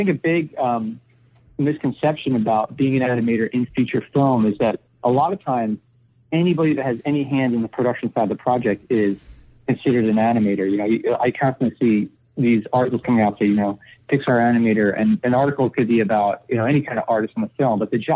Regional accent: New York, United States; And I'm from New York originally. I'm on the East Coast as well.

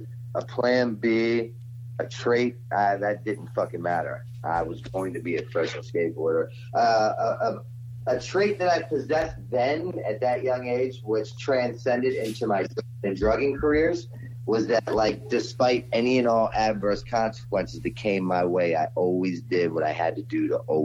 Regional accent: Baltimore, Maryland, United States; now in Philadelphia, United States; Yeah, I'm from Baltimore originally. Live in Philly now.

